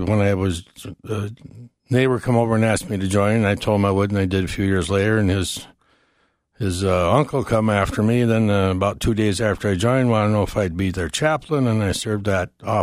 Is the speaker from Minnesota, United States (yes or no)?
yes; Taopi, Minnesota, United States; I live about 7 miles off the Iowa border. I farm down there. My hometown's Teope. That's my address. Population 99.